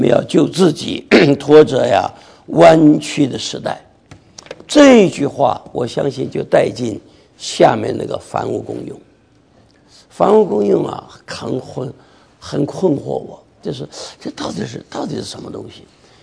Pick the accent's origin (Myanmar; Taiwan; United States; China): China; Shaanxi; 事实上我小的时候在陕西啊，我们就搞过这些玩意儿